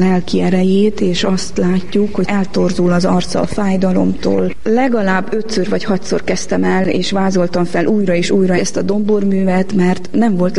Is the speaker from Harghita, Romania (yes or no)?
yes; Corund, Harghita, Romania; Ott Korondon ugye katolikusnak neveltek a szüleim, hiszen a falu katolikus maradt a sok-sok református község közepette.